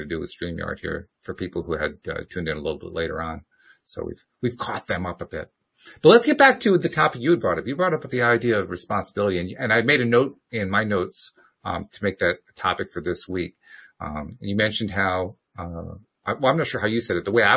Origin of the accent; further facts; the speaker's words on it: United States; I'm an American. I make me laugh, so why not?